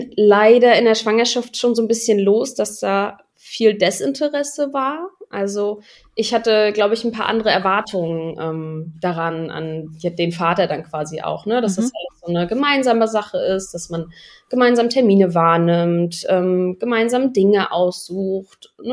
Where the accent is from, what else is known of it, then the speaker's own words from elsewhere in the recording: Rostock, Mecklenburg-Vorpommern, Germany; ich bin jetzt 27, wir kommen aus dem Norden, also aus Mecklenburg, aus Rostock, direkt an der Küste.